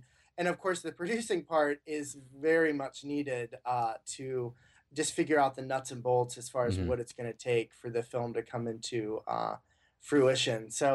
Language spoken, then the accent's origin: English; Kettering, Ohio, United States; I did. I grew up in Dayton, Ohio, specifically Kettering, which is a suburb of Dayton.